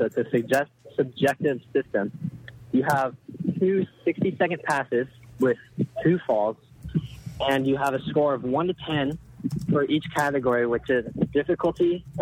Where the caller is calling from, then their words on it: Dallas, Texas, United States; I'm actually on Lake Louisville in Dallas, Texas.